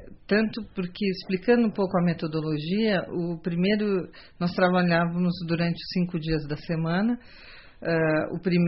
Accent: Acre, Brazil; eu vim do Acre, tenho influência da Guiana francesa, então a minha formação também passa por aí.

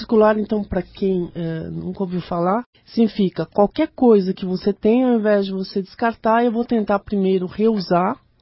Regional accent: Brazil; eu acho que essa é uma prática que nós precisamos imbuir em nós como brasileiros

